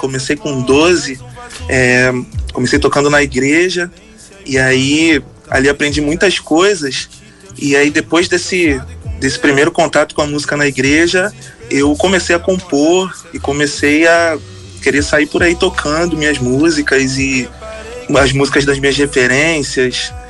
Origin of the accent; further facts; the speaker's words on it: Rio de Janeiro, Brazil; Eu sou da Baixada Fluminense